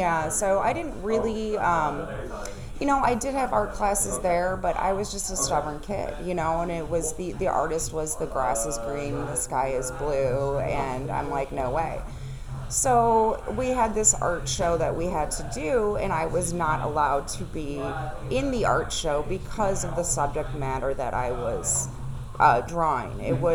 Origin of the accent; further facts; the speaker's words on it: Rockford, Illinois, United States; moved away; I grew up in Rockford, Illinois.